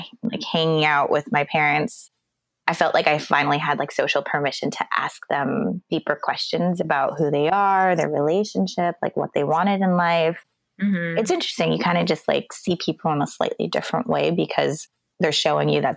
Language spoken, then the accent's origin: English; United States; but I kind of grew up in two cultures. So I'm Filipino American